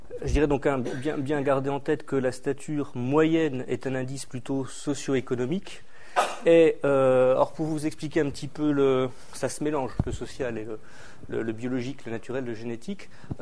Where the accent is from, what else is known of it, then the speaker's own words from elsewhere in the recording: Belfort, Bourgogne-Franche-Comté, France; comme je viens de Belfort, donc de l'Alsace